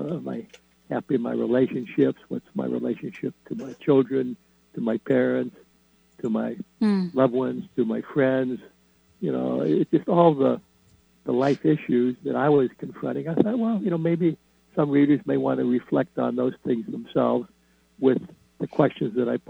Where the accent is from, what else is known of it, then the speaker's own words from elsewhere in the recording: Midwest, United States; You know, I grew up in the Midwest. You know, my parents came from relatively humble backgrounds, and my dad had a job with U.S. Steel, and we were in the steel industry.